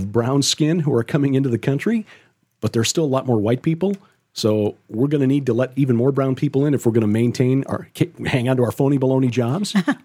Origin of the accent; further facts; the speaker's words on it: Chicago, Illinois, United States; Hey, I'm from Chicago, where early vote often is actual exactly.